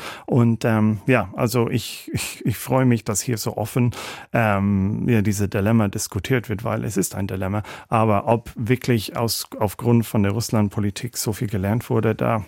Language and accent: German; Ireland; German is a second language; Also ich komme aus Irland.